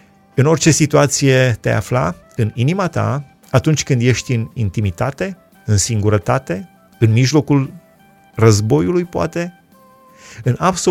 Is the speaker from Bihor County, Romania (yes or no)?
no; Alba Iulia, Alba County, Romania; mi-am amintit că eu am crescut în Alba Iulia